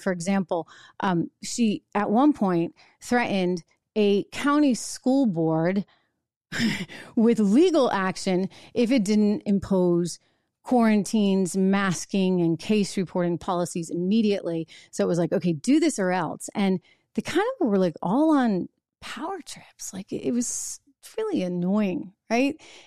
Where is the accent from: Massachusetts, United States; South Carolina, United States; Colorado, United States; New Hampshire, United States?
New Hampshire, United States; But I grew up in New Hampshire where we really, like, both sides, by the way, Democrats and Republicans, we kept government on a short leash.